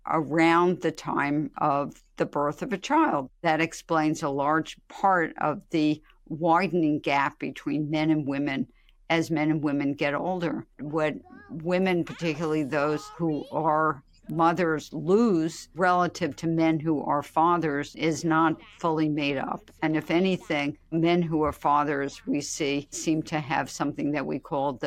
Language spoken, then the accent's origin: English; New York City, New York, United States; The Bronx, New York City.